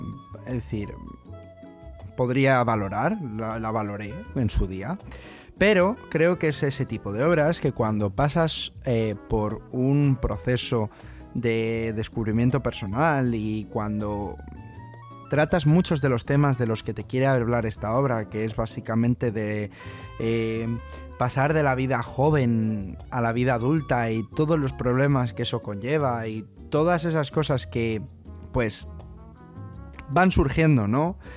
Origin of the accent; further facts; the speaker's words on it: Madrid, Community of Madrid, Spain; now in London, United Kingdom; yo me vine a Londres hace unos pues 4 o 5 años más o menos. Yo soy de Madrid, he vivido allí toda mi vida y bueno, hace 4 o 5 años pues decidí coger las maletas y venirme aquí